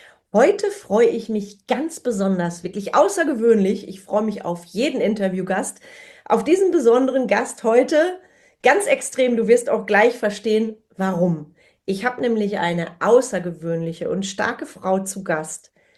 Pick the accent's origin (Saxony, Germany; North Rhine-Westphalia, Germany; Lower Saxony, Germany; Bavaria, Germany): North Rhine-Westphalia, Germany; Bonn; born there; wohnt im wunderschönen Bonn. Übrigens auch meine Geburtsstadt, falls du das noch nicht weißt.